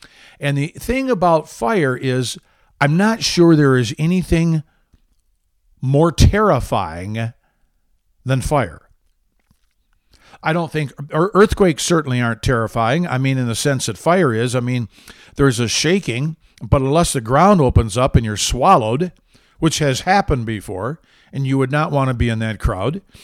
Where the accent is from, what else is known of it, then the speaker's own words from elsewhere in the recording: Michigan, United States; I grew up in Michigan where there are some references to fire which were very, very positive.